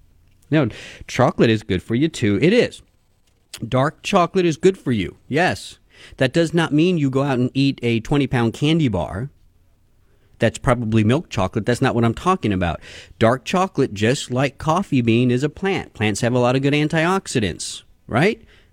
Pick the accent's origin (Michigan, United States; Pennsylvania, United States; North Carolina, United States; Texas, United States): Texas, United States; Love spicy foods. I'm from Texas.